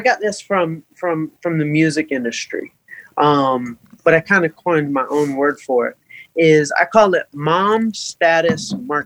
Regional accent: Atlanta, Georgia, United States; Thank you. I'm from Atlanta.

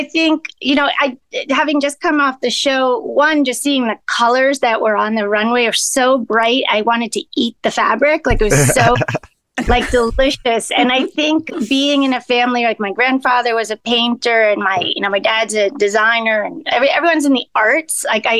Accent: Allentown, Pennsylvania, United States; And I grew up in Allentown.

